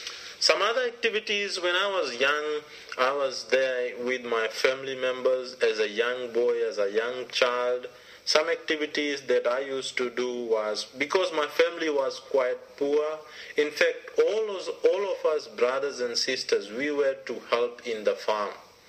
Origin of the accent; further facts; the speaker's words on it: Bua, Northern Division, Fiji; I come from Vanua Levu. I was born on the island of Vanua Levu, a place called Bua. And this place is mostly famous for its rice farming. We mostly do rice farming there.